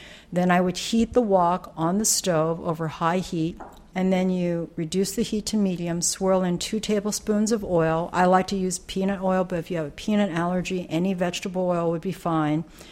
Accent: United States; because I'm Chinese American, I did not grow up using a wok.

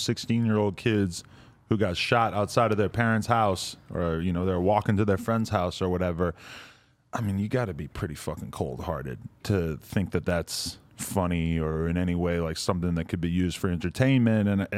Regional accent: Nashua, New Hampshire, United States; I grew up in Nashville, New Hampshire, about 45 minutes outside of Boston.

